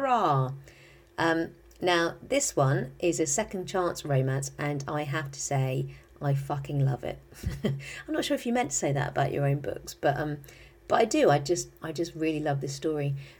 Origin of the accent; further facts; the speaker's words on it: United Kingdom; As I know, I am the British, you know, one, I'm not, I am. I am one of a set of authors who's known for doing British lesbian fiction.